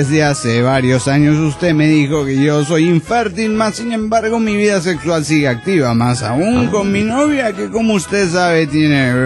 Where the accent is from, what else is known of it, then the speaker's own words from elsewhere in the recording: Bucaramanga, Santander, Colombia; de Bucaramanga, Colombia.